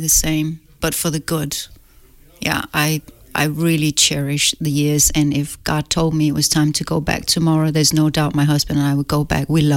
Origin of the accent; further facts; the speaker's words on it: Denmark; I'm from Denmark, so our nursing program is slightly different.